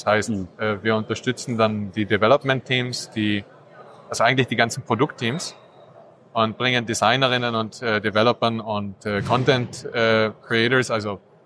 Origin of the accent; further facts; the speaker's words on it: Austria; now in Switzerland; ich bin Österreicher, lebe in der Schweiz, schaffe auch in der Schweiz